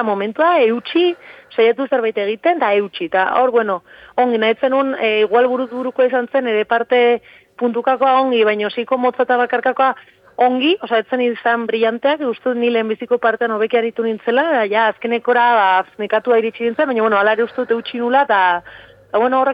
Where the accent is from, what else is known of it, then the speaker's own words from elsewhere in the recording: Pamplona, Navarre, Spain; ni Iruñarrikoa naiz, bakitzer den, familia erdalduna, bueno, gurasoak